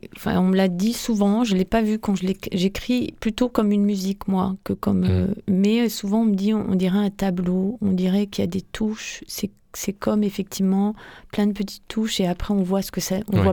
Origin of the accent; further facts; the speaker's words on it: Brest, Brittany, France; Donc j'ai grandi là-bas et j'ai vécu jusqu'à mes 27 ans en Bretagne, donc je suis très bretonne.